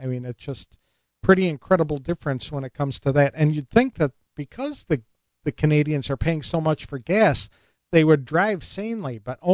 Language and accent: English; Madison, Wisconsin, United States; born there; I was born in Madison, Wisconsin, while my parents were on a break from college